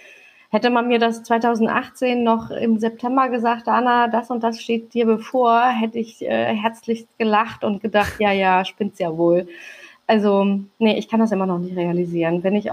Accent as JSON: {"language": "German", "region": "Hamburg", "country": "Germany", "tie": "born or raised there", "said": "Also ich bin mitten auf dem Kiez groß geworden. In den 80ern war es ja auch wirklich unheimlich heikel da, also an der Talstraße. Das ist die Querstraße zur Reeperbahn. Als Gastarbeiterkind"}